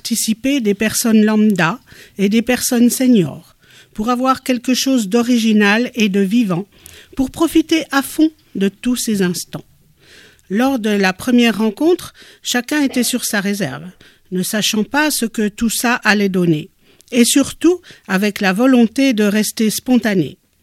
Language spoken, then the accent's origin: French; England, United Kingdom; Je viens d'Angleterre et suis danseur.